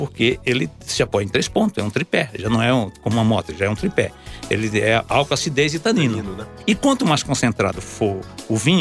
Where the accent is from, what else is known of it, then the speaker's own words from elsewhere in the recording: Recife, Pernambuco, Brazil; born there; moved away as an adult; now in São Paulo, Brazil; sou sommelier. Eu nasci em Recife, eu vim com 18 anos para São Paulo.